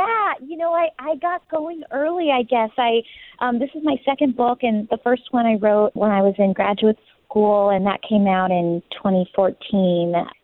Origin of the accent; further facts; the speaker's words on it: San Francisco, California, United States; I was a ballet dancer for most of my childhood through college, and I am from San Francisco.